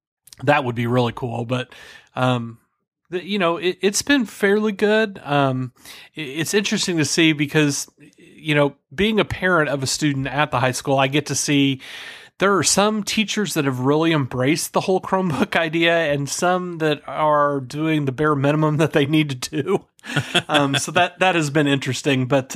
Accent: Franklin, Indiana, United States; And this is taking place in my hometown, Franklin, Indiana.

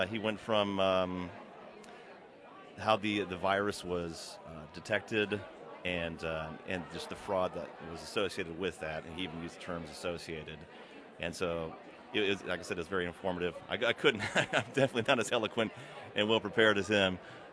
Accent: Loganville, Georgia, United States; I'm up from Loganville, Georgia, actually.

